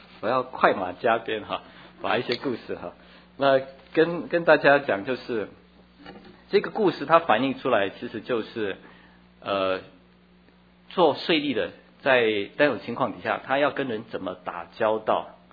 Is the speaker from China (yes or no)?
no; Taiwan; 我在小时候在台湾乡下长大，小地方菜市场卖菜